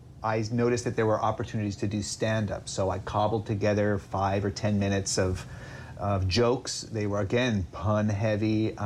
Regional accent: New York, United States; I grew up mostly in upstate New York. So I was the son of a professor at Cornell University

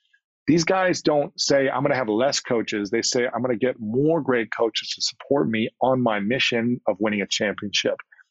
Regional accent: Ohio, United States; I'll speak for my case as a man growing up in Ohio playing sports.

